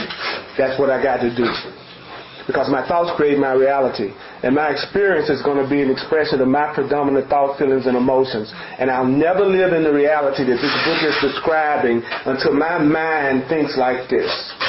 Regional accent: the South, United States; born there; Oh, you know, I was born black in the South. And I was born to a poor family.

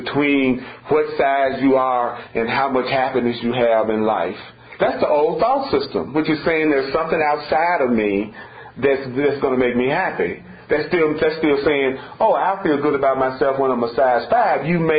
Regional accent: the South, United States; as a young black guy growing up in the South.

